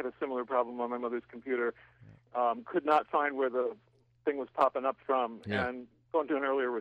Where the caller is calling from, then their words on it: Esopus, New York, United States; I'm calling from Esopus, New York.